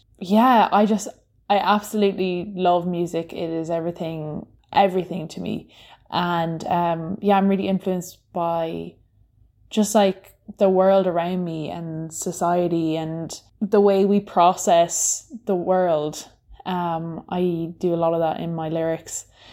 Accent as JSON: {"language": "English", "country": "Ireland", "said": "I'm from Ireland."}